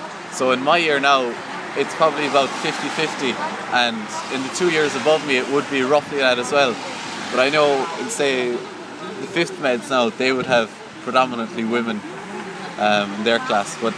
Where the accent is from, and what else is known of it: Munster, Ireland; now in Dublin, Ireland